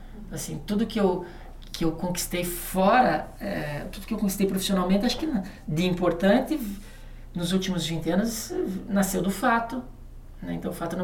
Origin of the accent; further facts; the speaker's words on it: Castro, Paraná, Brazil; Eu vim de Castro, capital do universo, interior do Paraná.